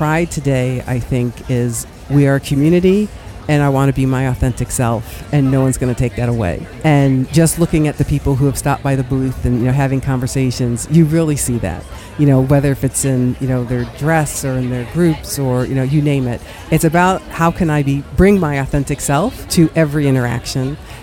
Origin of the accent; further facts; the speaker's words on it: Michigan, United States; And I would say I grew up in Michigan, in the suburbs of Detroit, and wasn't necessarily exposed to pride. In fact, we were the first black family in our neighborhood, and my parents had to sue to buy our house.